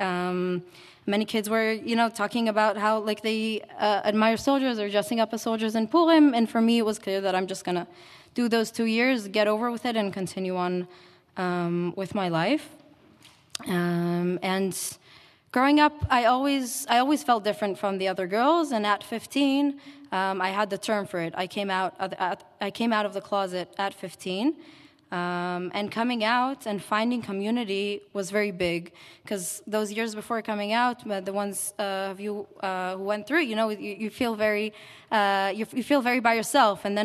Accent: Tel Aviv, Tel Aviv District, Israel; And growing up, I grew up in Tel Aviv.

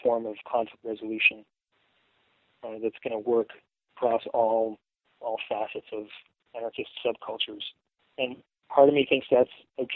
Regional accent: West Coast, United States; Maybe that's because I grew up on the West Coast.

